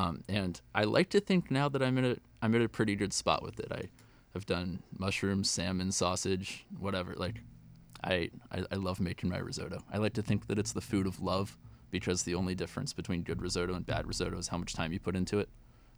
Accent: Falmouth, Maine, United States; also born or lived in Charlotte, United States; So, I was born in Charlotte initially, but moved to Maine in seventh grade. So, I've spent exactly a decade in Maine.

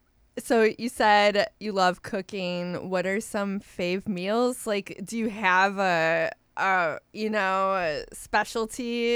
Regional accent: Midwest, United States; well, I'm originally from the Midwest

